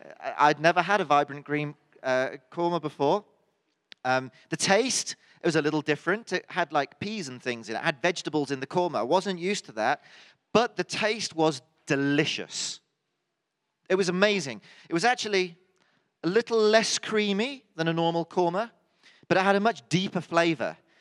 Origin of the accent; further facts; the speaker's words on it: England, United Kingdom; I'm proud to be English. I know, incredible though that sounds, I am proud to be English. And being British, I've always enjoyed Indian cuisine.